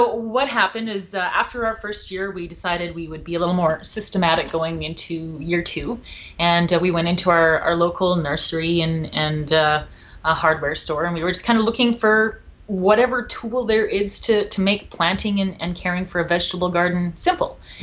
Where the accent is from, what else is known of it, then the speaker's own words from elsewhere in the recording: Alberta, Canada; Actually, I grew up in Alberta, and my mom always had a vegetable garden when I was a kid.